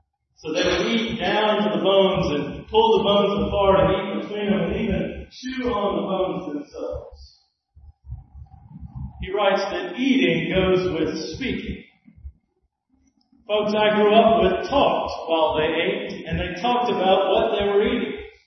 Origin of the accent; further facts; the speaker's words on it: Georgia, United States; The way folks were meant to eat is the way my family ate when I was growing up in Georgia.